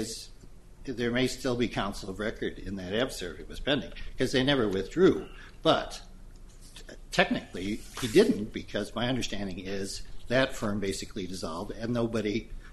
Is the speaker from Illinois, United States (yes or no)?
yes; Lombard, Illinois, United States; because I grew up in Lombard and got my undergrad and law degree here in the state of Illinois